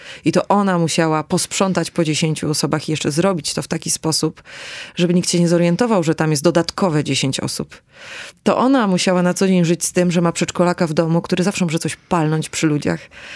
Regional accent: Dębica, Subcarpathian Voivodeship, Poland; w Małopolsce, Podkarpaciu, w moich rodzinnych stronach, pochodzę z Dębicy

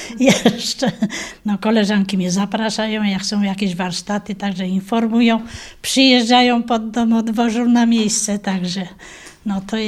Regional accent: Głogoczów, Lesser Poland, Poland; urodziłam się w Głogoczowie 8 lutego 1944 roku. Dolne Górne Szwaby to dzielnica moja, gdzie mój dom rodzinny, gdzie moja ostoja. Tu zostałam żoną, mamą, potem babcią.

